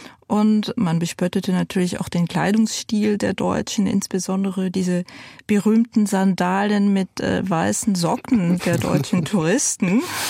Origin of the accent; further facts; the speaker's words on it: France; Also ich bin in Frankreich aufgewachsen. Bis zu meinem 10. Lebensjahr ging ich auch in die örtliche französische Grundschule in diesem Dorf